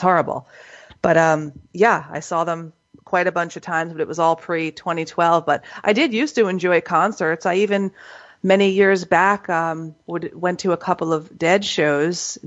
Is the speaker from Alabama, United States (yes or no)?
no; New York, United States; So I've seen them 7 times, all here in my home state of New York.